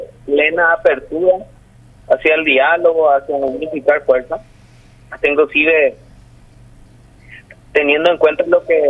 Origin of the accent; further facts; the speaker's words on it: Paraguay; tenemos que derrotar como pueblo paraguayo este 30 de abril